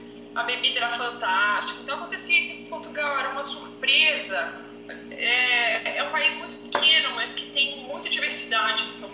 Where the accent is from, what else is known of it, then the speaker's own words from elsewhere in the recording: Salvador, Bahia, Brazil; porque eu sou de Salvador, então assim, a água no Nordeste é um pouquinho mais quente.